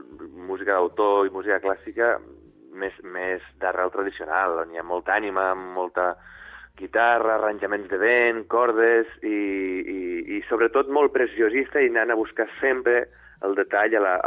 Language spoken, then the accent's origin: Catalan; Miravet, Catalonia, Spain; que sa mare també venia de Miravet, del meu poble.